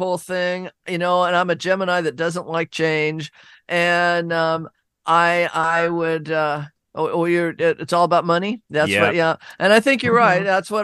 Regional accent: Seattle, Washington, United States; we grew up as Huskies and we grew up in the backyard. I grew up in Laurelhurst.

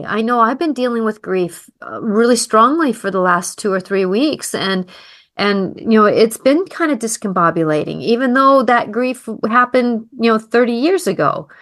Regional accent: Seattle, Washington, United States; because I grew up in Seattle myself

